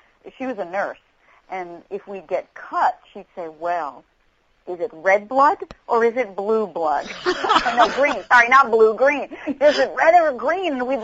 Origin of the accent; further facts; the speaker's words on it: New Jersey, United States; born there; Okay, well, I was born in New Jersey.